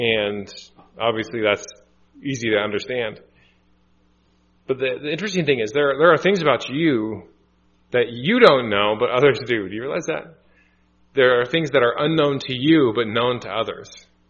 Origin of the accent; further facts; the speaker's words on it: United States; And for me as American to go to Brazil